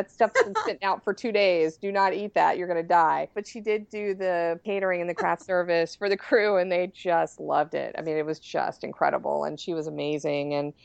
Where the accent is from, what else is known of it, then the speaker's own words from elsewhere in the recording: Memphis, Tennessee, United States; But it's actually, I grew up in Memphis, Tennessee, and there's the Bluff runs along the Mississippi River.